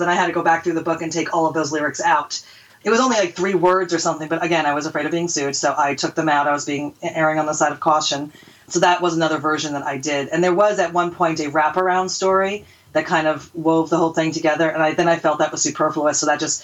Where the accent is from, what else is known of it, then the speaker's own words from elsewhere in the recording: United States; Said, hey, I'm from the U.S.